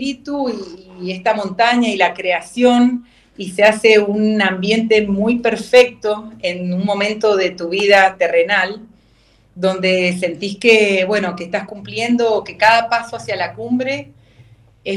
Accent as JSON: {"language": "Spanish", "town": "Potrerillos", "region": "Mendoza", "country": "Argentina", "tie": "born or raised there", "said": "porque de chiquita siempre me crié en Potrerillos, en El Salto."}